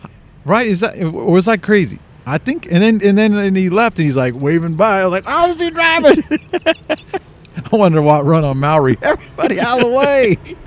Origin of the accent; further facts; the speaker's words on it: Castro Valley, California, United States; I'm not a Tri-Valley person. I mean, I grew up in Castro Valley, so that's that borderline.